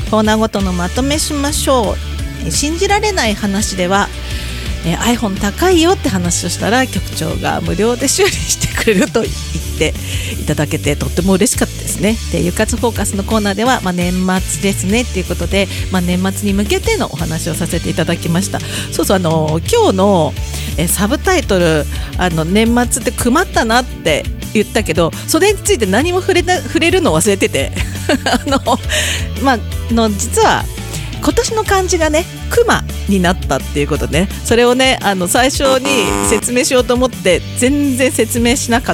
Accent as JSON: {"language": "Japanese", "region": "Nagano", "country": "Japan", "said": "これ長野県民の佐賀なんですけど、自分はみんなね、多分ね、長野県民思ってると思うんだけど、自分は標準語喋ってると思ってるんだよ。"}